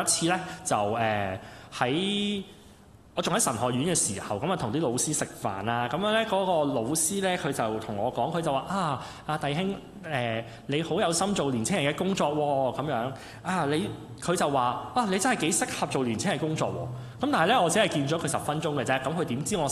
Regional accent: China; 佢哋唔係好似大家我哋中國人文化咁一個一個人咁樣坐

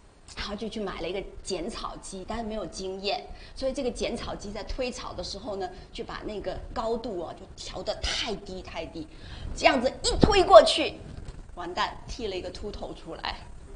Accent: China; 我是来自中国，那大家知道哈，中国大陆我们都是受无神论的教育。

